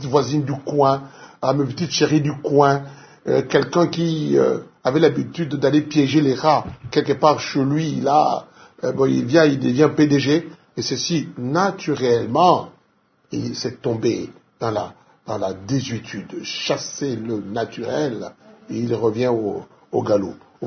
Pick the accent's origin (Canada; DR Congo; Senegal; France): DR Congo; je suis Congolais.